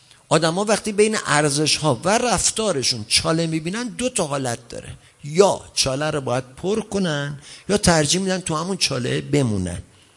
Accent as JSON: {"language": "Persian", "country": "Iran", "said": "ما مسلمون نیستیم، ما ایرانی هستیم."}